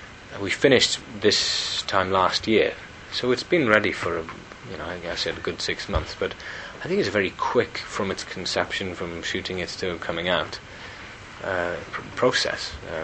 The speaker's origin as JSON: {"language": "English", "region": "Wales", "country": "United Kingdom", "said": "You know, coming Welsh, coming from Wales, you know, and being Welsh, we all very proud of our singing heritage."}